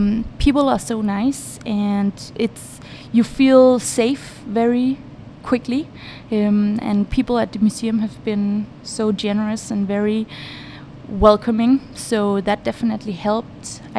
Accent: Roskilde, Zealand, Denmark; Well, I grew up in Roskilde, which is a city about 30 minutes from Copenhagen. It was the capital of Denmark in the Viking Age.

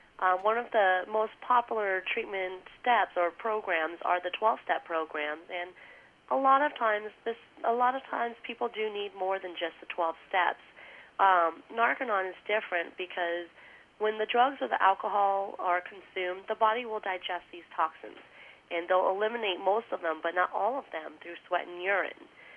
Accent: New York City, New York, United States; also born or lived in Los Angeles / Orange County, California; I grew up in New York City, like right there in Manhattan, L.A., and also like Orange County in California.

